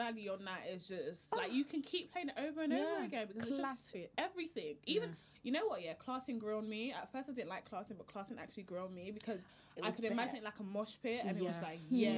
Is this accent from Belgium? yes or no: no; United Kingdom; UK. Yeah. We're British.